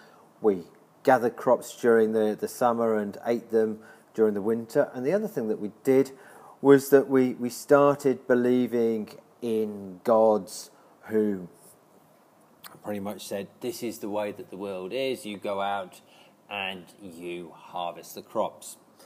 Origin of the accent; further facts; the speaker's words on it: England, United Kingdom; So if you look at my home country, England or the UK